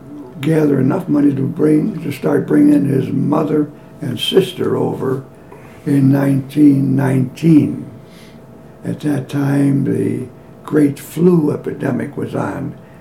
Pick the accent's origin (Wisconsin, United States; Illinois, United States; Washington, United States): Illinois, United States; Chicago; I was born in May 17th, 1926, in Chicago, Illinois.